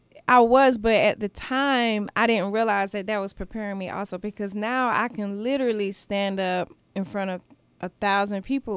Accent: Augusta, Georgia, United States; Well, I grew up here in Augusta, Georgia. I started in Richmond County at C.T. Walker. And then my family moved to Columbia County, and then we moved back to Richmond County.

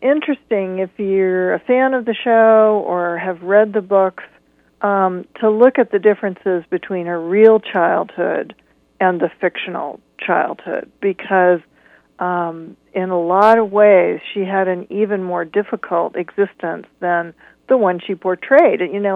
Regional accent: Pacific Northwest, United States; I grew up in the Pacific Northwest, but all of my grandparents had come from immigrants and farming families in the Midwest.

